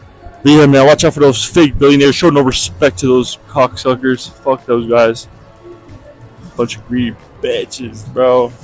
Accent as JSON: {"language": "English", "region": "Colorado", "country": "United States", "said": "I'm from Colorado. There's national parks all over."}